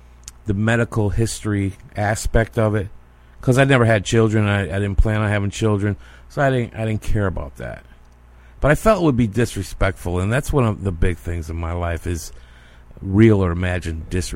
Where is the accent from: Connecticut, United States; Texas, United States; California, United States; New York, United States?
Connecticut, United States; Watertown; I grew up in Watertown, Connecticut. It's a small town outside of Waterbury, which is like between Hartford and Bridgeport, New Haven area.